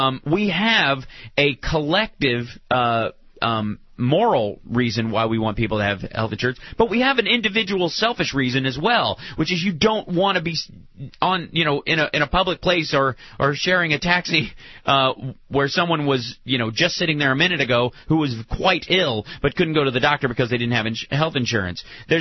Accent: Peaks Mill, Kentucky, United States; I grew up in Peaks Mill, Kentucky. One road, 46 people.

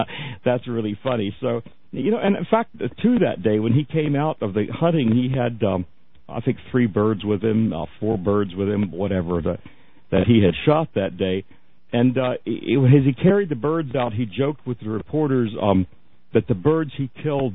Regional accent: Florida, United States; You know, I grew up in Florida, so I've had enough sunshine to last me a lifetime.

